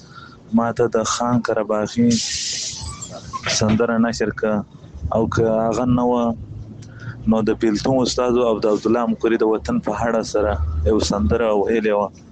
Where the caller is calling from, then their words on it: Iran; خو زه دلته مړ په ایران کې یو.